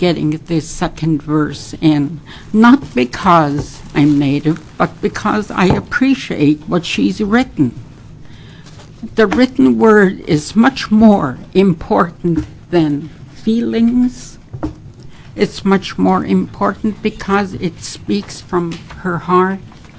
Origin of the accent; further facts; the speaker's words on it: Juneau, Alaska, United States; born there; I was born here in Juneau, November 28, 1924.